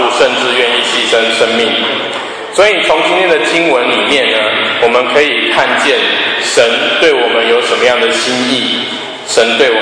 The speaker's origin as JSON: {"language": "Chinese", "country": "Taiwan", "tie": "born or raised there", "said": "那个是小时候在台湾，真的跟这个一样"}